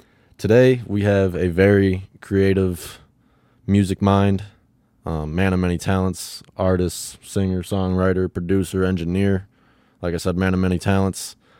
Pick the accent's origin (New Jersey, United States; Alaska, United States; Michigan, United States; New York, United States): Michigan, United States; Flat Rock; I'm from downriver, like Flat Rock area.